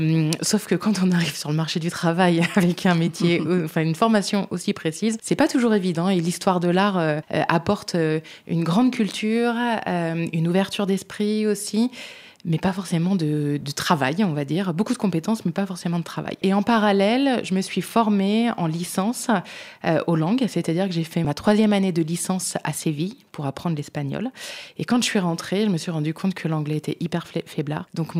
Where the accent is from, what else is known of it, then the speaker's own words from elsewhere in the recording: Auvergne-Rhône-Alpes, France; je faisais visiter le château de Fléchères, qui est dans mon village natal.